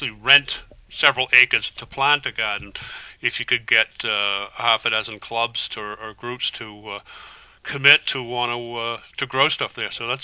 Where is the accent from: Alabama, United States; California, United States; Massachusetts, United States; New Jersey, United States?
Massachusetts, United States; East Gloucester; because I grew up in East Gloucester.